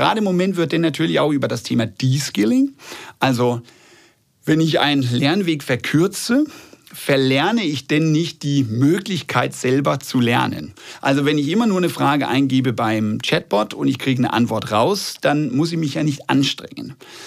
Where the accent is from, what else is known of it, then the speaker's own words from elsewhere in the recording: Denmark; now in Germany; In Dänemark, wo ich herkomme, ist es gang und gäbe.